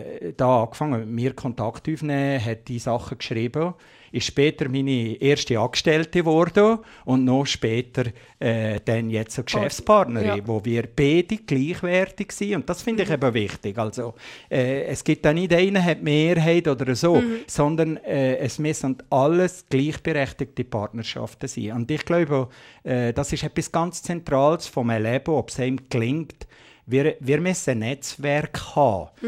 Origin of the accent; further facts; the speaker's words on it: Valais, Switzerland; now in Zürich, Switzerland; Heimat, die ist nicht einfach für mich nur zu Wallis. Heimat, die musst du suchen, die musst du entdecken, die musst du wieder finden. Damals, als ich vor 40 Jahren vom Wallis weggegangen bin, habe ich meine Heimat fast wie verloren